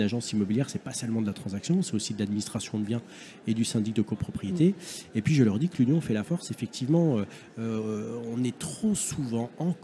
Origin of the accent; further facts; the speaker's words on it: Metz, Grand Est, France; Je suis de Metz, moi par exemple, je suis agent immobilier à Metz.